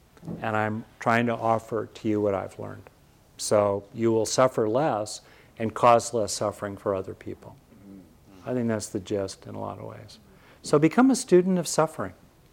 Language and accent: English; Los Angeles, California, United States; I grew up in LA near Beverly Hills